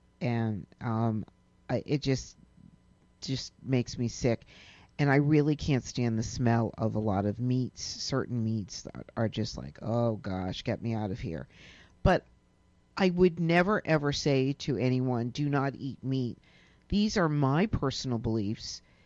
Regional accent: Massachusetts, United States; I lived outside of Boston. I grew up outside of Boston in a seaside community

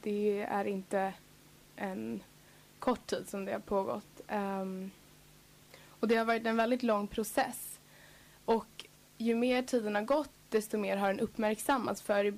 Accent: Sarayaku, Pastaza, Ecuador; eftersom jag kommer från Sarayaco så har jag länge under hela min uppväxt och hela mitt liv så har jag kämpat mot oljeutvinning i Amazonas.

